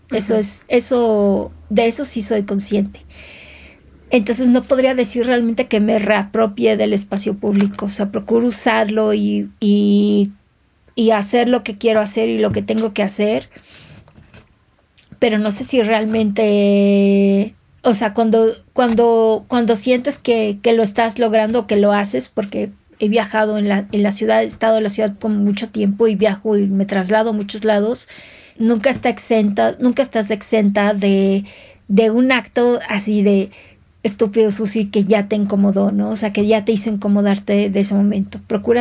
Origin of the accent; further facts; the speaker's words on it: Mexico City, Mexico; Me gusta mucho mi ciudad, disfruto mucho, mucho la Ciudad de México. Soy chilanga al 100 y cuando estoy en otras ciudades también digo, guay, extraño mi ciudad.